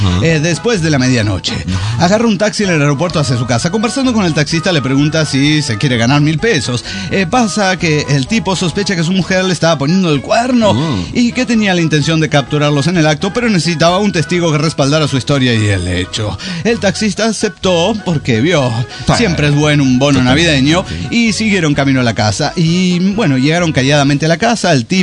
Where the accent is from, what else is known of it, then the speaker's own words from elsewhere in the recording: San Luis Potosí, Mexico; de San Luis Potosí.